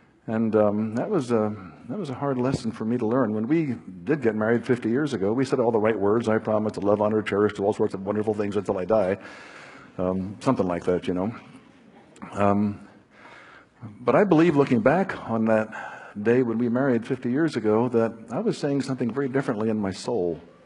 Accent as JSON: {"language": "English", "town": "Plymouth Meeting", "region": "Pennsylvania", "country": "United States", "tie": "born or raised there", "said": "I was raised in Plymouth Meeting, Pennsylvania. Raised among the Plymouth Brethren."}